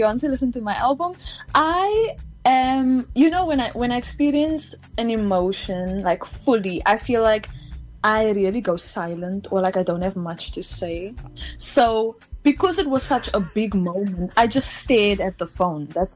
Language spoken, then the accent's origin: English; Cape Town, Western Cape, South Africa; I'm a girl from Cape Town. Just a girlie from Cape Town.